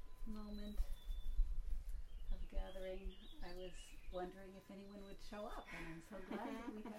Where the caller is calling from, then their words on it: Port Townsend, Washington, United States; I'm coming from Port Townsend, Washington.